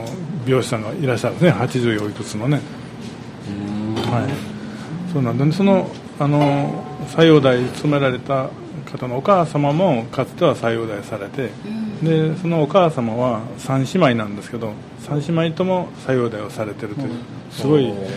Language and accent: Japanese; Kyoto, Japan; 生まれてからずっと京都やのに、